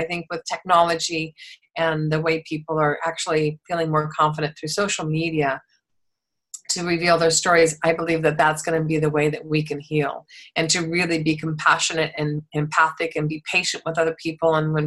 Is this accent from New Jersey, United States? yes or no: no; Des Moines, Iowa, United States; because I grew up in Des Moines, Iowa. I grew up in the most beautiful, loving, safe communities.